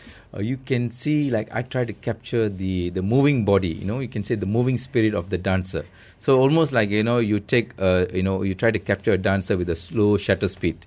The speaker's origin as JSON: {"language": "English", "country": "Malaysia", "said": "So I'm more a Malaysian."}